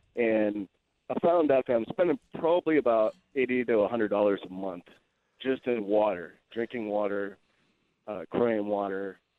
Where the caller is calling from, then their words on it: Glendale, Arizona, United States; Glendale.